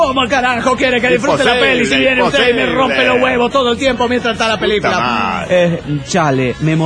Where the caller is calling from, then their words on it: Mexico City, Mexico; del DF Mexicano.